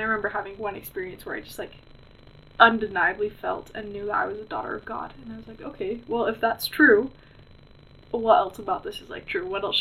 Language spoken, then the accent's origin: English; Chandler, Arizona, United States; I'm from Chandler, Arizona.